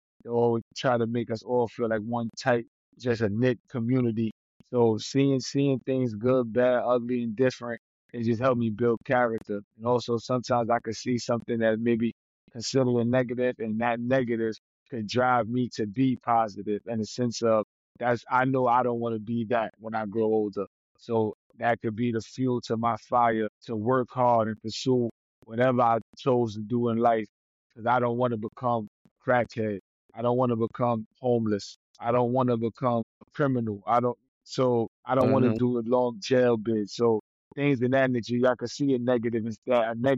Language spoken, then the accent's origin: English; Brooklyn, New York, United States; I'm from Crown Heights, Brooklyn, New York. From Lincoln Place. Connected in Utica, and I seen good things, I seen bad things.